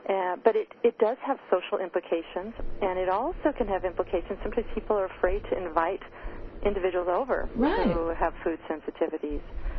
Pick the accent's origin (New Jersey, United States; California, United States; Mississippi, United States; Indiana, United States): California, United States; moved away as an adult; also born or lived in Ohio / Las Vegas; now in Canada; I'm originally from California. So I called a California phone number. I born and raised California, lived in Ohio, and back to Northern California then